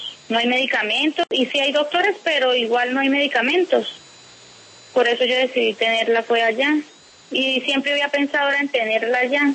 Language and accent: Spanish; Colombia; yo soy colombiana.